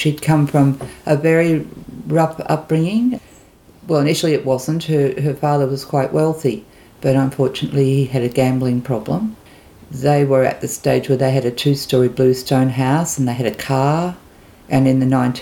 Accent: Eltham, Victoria, Australia; also born or lived in Brunswick; I was born in 1955, and I was born in Brunswick, Victoria, Australia, and grew up in Eltham.

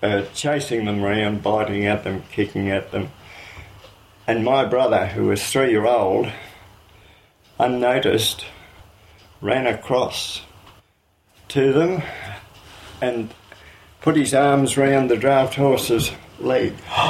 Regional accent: Victoria, Australia; I was born in South Yarra, but mother went there. We actually lived at the Northern Timber Mills at Mount Beenig. That was back in 1921

